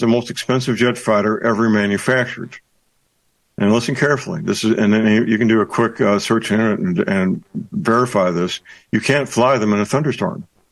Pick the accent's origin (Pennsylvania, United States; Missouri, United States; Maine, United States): Missouri, United States; St. Louis; First of all, my hometown is St. Louis, which means I've had blood relatives work at McDonnell Douglas, which is now Boeing.